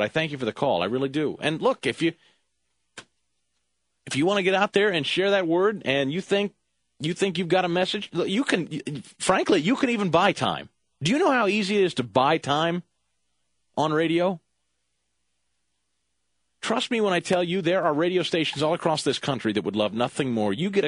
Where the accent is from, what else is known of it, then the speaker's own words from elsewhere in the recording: Kansas City, United States; Let's go to Kansas City, my hometown.